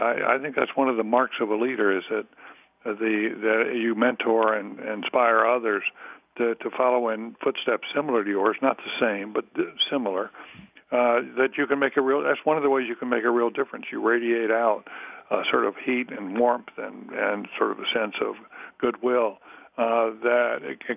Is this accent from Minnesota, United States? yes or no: no; Durham, North Carolina, United States; I'm from North Carolina, from Durham. So Coach K is quite, from his time at Duke, is quite special to me.